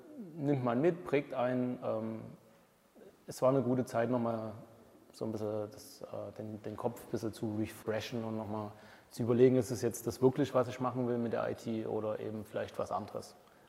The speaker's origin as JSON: {"language": "German", "town": "Auerbach", "region": "Saxony", "country": "Germany", "tie": "born or raised there", "said": "ursprünglich komme ich aus dem Vogtland, aus einem schönen Vogtland, aus einer Kleinstadt Auerbach. Der ein oder andere wird es vielleicht kennen, ist zwischen Plauen und Zwickau. Bin dort behütet aufgewachsen an der Stelle. Nicht in einem Unternehmerhaushalt, sondern eher in einem Handwerkerhaushalt."}